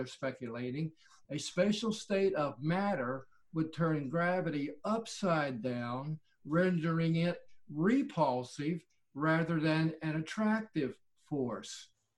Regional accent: the South, United States; And of course, we're from the South, so we speak Southern. That's an entirely different language.

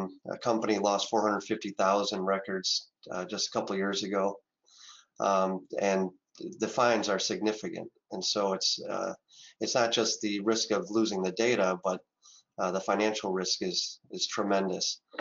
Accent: Chicago, Illinois, United States; Well, I'm born and raised in Chicagoland, and it is cold here as well.

